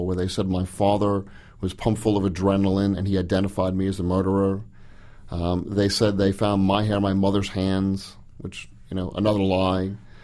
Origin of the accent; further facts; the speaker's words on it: Port Jefferson, New York, United States; Port Jefferson, Long Island, in a little suburb called Belterra in Port Jefferson.